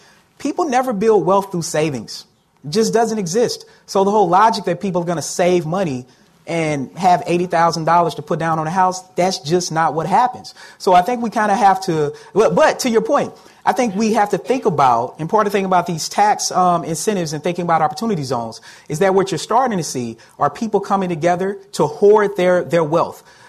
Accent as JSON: {"language": "English", "town": "Atlanta", "region": "Georgia", "country": "United States", "tie": "born or raised there", "said": "Like I grew up in Atlanta, I was bused."}